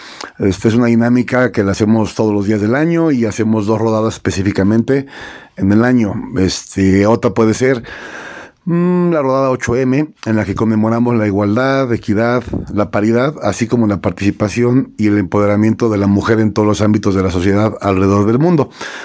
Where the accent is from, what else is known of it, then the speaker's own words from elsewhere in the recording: Mexico City, Mexico; integrante de la caravana ciclista CDMX, soy litigante mexicano, radico en la Ciudad de México.